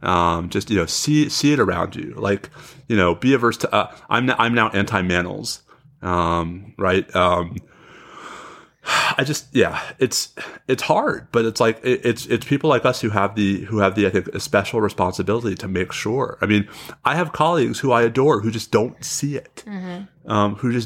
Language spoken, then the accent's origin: English; New York City, New York, United States; one of the things for which I am just always grateful about having had the opportunity to grow up as a kid in New York City